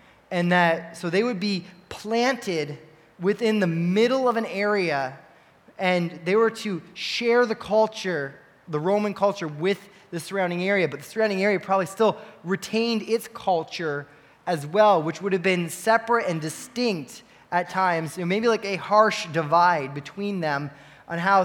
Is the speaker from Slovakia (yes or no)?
no; Canada; or me, I'm Canadian